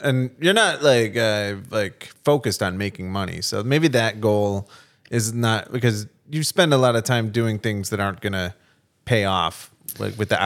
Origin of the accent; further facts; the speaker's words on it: Park Ridge, Illinois, United States; in the house we grew up in Park Ridge, Illinois. I'm the youngest of 7